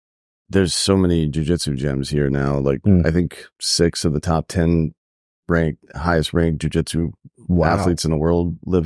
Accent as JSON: {"language": "English", "region": "South Carolina", "country": "United States", "tie": "born or raised there", "said": "I was a Braves fan because I grew up in South Carolina."}